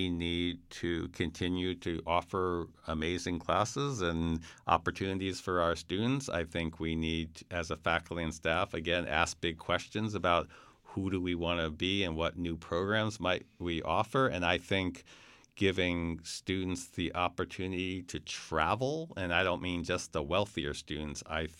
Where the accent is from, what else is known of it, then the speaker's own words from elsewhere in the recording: New Haven, Connecticut, United States; I come from New Haven originally where there's amazing pizza